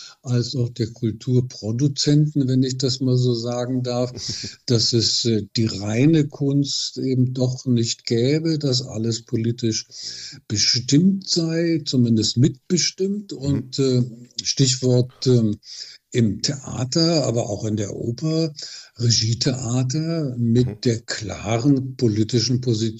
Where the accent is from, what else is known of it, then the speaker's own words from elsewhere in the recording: Berlin, Germany; Ich bin in West-Berlin groß geworden.